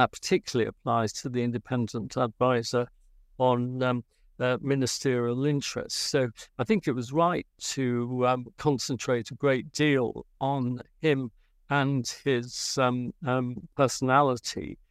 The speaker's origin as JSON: {"language": "English", "town": "Grimsby", "region": "Yorkshire and the Humber", "country": "United Kingdom", "tie": "born or raised there", "said": "So you mentioned Grimsby because that's my hometown. I've still got a house there."}